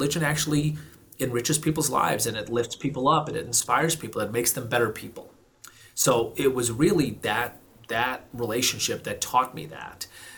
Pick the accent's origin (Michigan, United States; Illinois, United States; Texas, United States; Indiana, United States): Illinois, United States; Glen Ellyn; I grew up in Glen Ellyn, Illinois, which is a western suburb of Chicago. I came to the United States because my dad was was admitted to the MBA program at Notre Dame University in the 1970s.